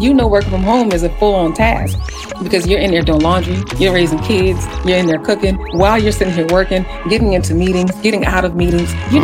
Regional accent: United States; We grew up right here in America, born and bred.

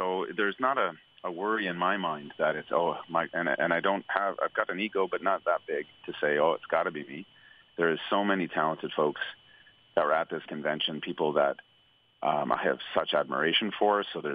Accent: Smithers, British Columbia, Canada; I mean, I'm a guy from Smithers.

